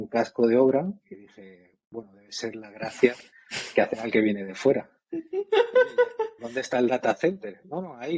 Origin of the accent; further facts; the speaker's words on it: Extremadura, Spain; also born or lived in Latin America; now in Málaga, Spain; yo soy extremeño, pero estudié en la Universidad de Jaén, acabé viviendo en Málaga, aunque llevo, bueno, ya habrás visto de mi infancia tal que hemos comentado alguna vez, me he pasado 11 años viviendo en Latinoamérica por trabajos de mis padres